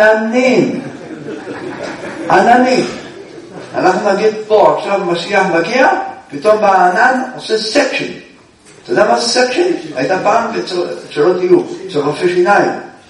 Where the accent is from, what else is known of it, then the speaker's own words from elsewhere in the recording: Jerusalem, Jerusalem District, Israel; אני ירושלמי ואני לא כך, לא עובר שם